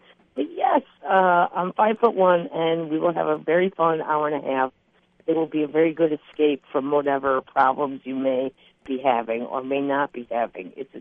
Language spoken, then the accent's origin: English; Ireland; I'm too Irish to be told what to do by people who don't do it better than me.